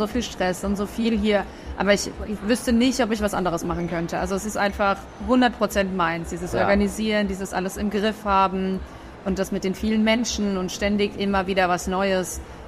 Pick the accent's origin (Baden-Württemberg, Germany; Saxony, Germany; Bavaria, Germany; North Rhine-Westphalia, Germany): Baden-Württemberg, Germany; Mannheim; Praktikum in einem Kongresshaus in Mannheim, wo ich aufgewachsen bin.